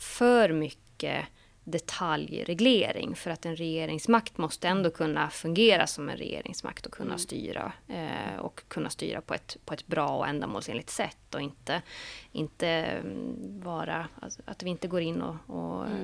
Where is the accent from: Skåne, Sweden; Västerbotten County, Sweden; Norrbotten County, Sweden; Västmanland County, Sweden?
Norrbotten County, Sweden; Haparanda; jag är från Haparanda och jag bor och lever där. Jag har också 2 barn och sambo i Haparanda, så att jag pendlar ju till Stockholm.